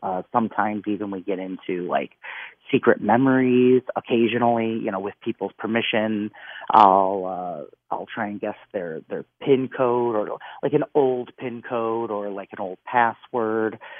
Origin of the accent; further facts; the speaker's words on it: Woodstock, Illinois, United States; born there; And funny story, I was born in Woodstock, Illinois, where they filmed that movie.